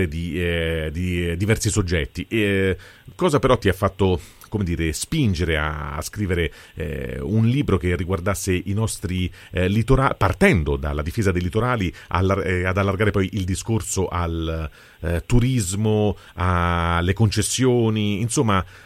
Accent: Rome, Lazio, Italy; io sono romano

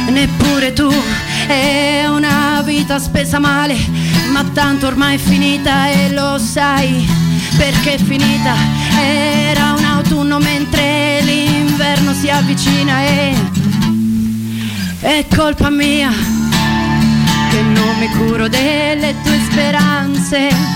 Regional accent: Basilicata, Italy; il nostro singolo che è stato scritto in dialetto, perché essendo lucana ho deciso di ovviamente di rispecchiare quelle che sono le mie origini

